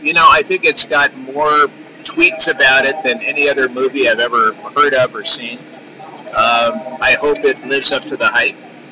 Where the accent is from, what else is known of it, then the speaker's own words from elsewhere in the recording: Midwest, United States; I come from the Midwest, and my folks were country club Republicans.